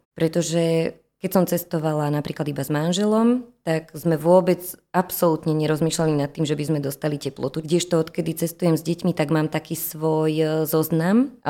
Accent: Trenčín, Trenčín Region, Slovakia; My napríklad máme veľmi radi tým, že sme z Trenčína

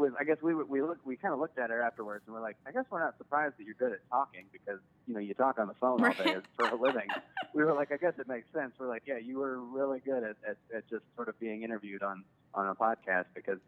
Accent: Louisville, Kentucky, United States; There's a big nursing school specifically in the neighborhood that I grew up in Louisville, Kentucky

